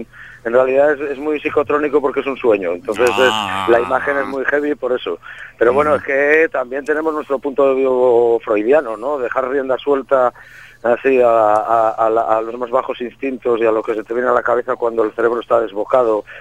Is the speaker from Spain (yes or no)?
yes; Vigo, Galicia, Spain; Pues yo soy de Vigo, sí.